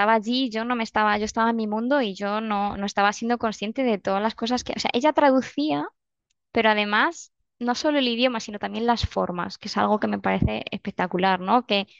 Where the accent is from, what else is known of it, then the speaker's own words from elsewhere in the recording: Toledo, Castilla-La Mancha, Spain; Y encima, aunque yo soy de Toledo, me dice que es que su lugar favorito de España es Toledo.